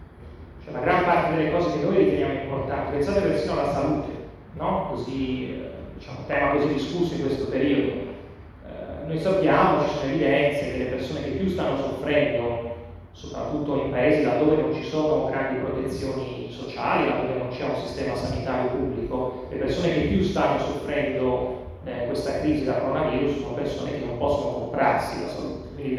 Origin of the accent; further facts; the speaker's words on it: Adria, Veneto, Italy; per me è sempre un piacere tornare a Rosolina, io sono di Agria, quindi per me Rosolina rappresenta un po' la mia infanzia